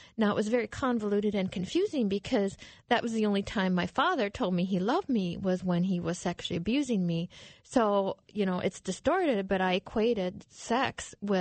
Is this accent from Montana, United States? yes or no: yes; Montana, United States; Well, I was raised in the Rocky Mountains of Montana. It was absolutely beautiful.